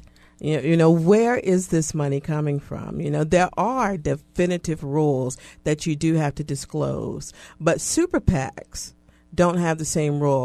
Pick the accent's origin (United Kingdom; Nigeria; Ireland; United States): United States; As an American, I would like to know who it is and who is driving it.